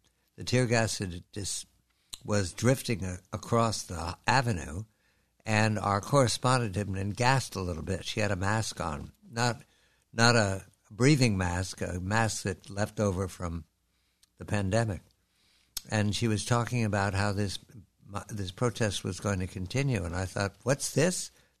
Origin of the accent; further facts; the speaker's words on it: United States; accent: East Coast; How do you hear my East Coast accent? I've spent my whole life in about 200 miles from Philadelphia to New York and in between in college.